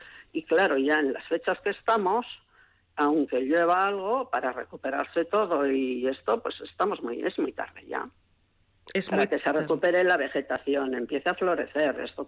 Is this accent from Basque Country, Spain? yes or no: yes; Fresneda, Basque Country, Spain; yo en mi zona, que yo soy de Fresneda, de Valdegovía, de la zona de Valdegovía